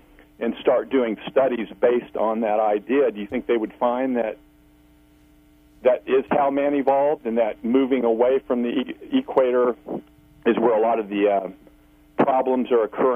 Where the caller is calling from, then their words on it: Missouri, United States; from Missouri.